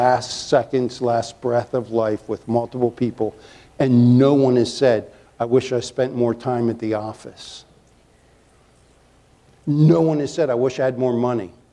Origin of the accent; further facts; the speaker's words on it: Chesapeake Bay, United States; Here, I grew up on the Chesapeake Bay, and if you want to go out and not catch fish, invite me along.